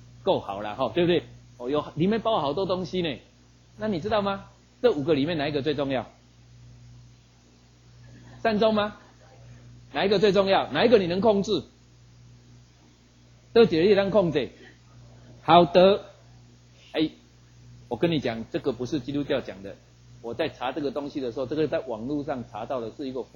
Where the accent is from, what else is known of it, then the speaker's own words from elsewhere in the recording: Taiwan; 我们台湾人在过年的时候